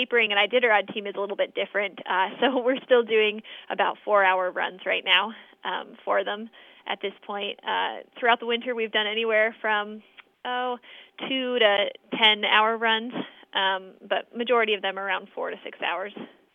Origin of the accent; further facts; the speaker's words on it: Bethel, Alaska, United States; And so I think I really got my racing experience growing up in Bethel.